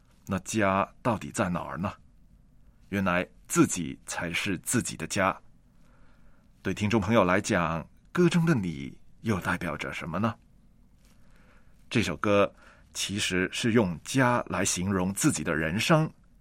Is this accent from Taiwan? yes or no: no; Hong Kong; 我小时候呢其实出生在一个木屋里面的，当时香港呢其实还是比较穷的时候